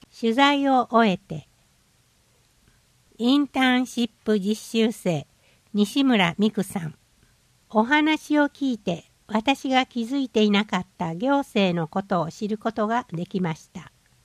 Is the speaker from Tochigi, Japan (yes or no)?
no; Tawaramoto, Nara, Japan; ごちゃごちゃしていない、ゆっくりと過ごせてホッとできる場所、それが私が生まれ育ってきた田原本町という町だと思っています。